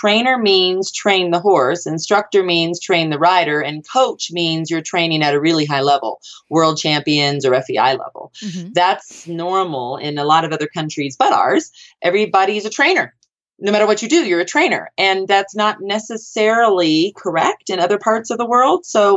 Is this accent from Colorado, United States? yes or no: yes; Aurora, Colorado, United States; from Aurora, Colorado.